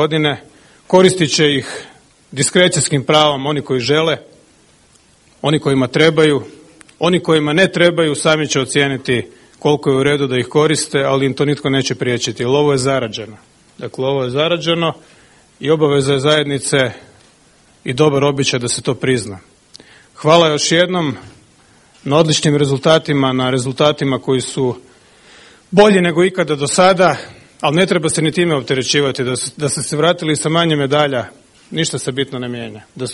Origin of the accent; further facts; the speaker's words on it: Croatia; Kao Hrvat se uvijek vani osjećam dobro, jer smatram da dolazim iz jedne dobre, male zemlje